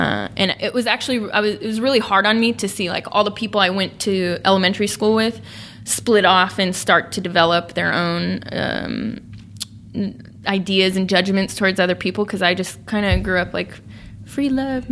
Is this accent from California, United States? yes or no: yes; Sacramento, California, United States; I jumped around from high school to high school. I grew up in Sacramento.